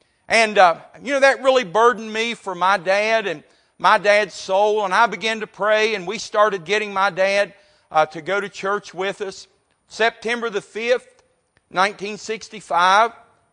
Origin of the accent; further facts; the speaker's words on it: Montgomery, West Virginia, United States; when I grew up in Montgomery, West Virginia, about 50 miles from here.